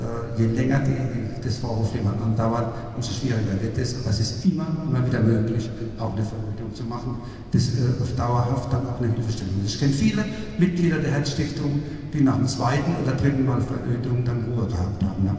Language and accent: German; Rhineland-Palatinate, Germany; Ich bin Pfälzer schon seit meiner Geburt